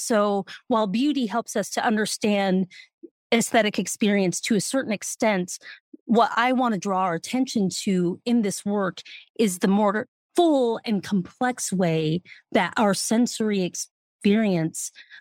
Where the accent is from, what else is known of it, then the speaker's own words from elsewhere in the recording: Denver, Colorado, United States; although I'm from Denver, so you can guess my allegiances.